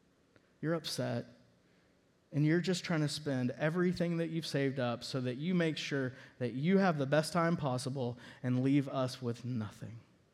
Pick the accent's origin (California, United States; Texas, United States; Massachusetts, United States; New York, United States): Texas, United States; Dallas-Fort Worth; I grew up in Dallas-Fort Worth, Texas, and upper middle class area.